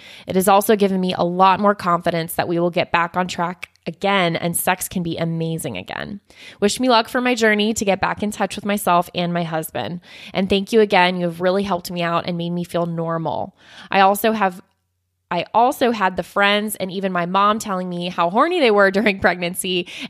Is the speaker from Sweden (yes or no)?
no; New Zealand; I'm from New Zealand